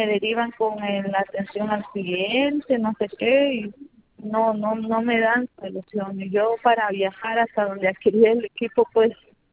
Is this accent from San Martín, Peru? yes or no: no; Máncora, Piura, Peru; yo soy de Máncora.